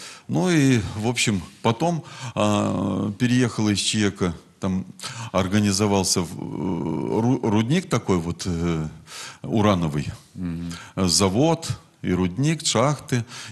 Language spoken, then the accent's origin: Russian; Kyrgyzstan; born there; Я родился в Кыргызстане. Угу. Моя мать с Украины.